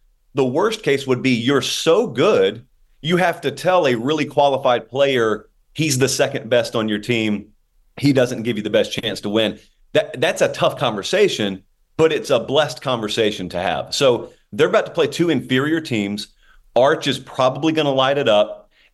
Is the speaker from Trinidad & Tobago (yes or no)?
no; Southern US, United States; I grew up in the South. So I grew up in the what you would call Dixie Alley, which is like the South's version of Tornado Alley.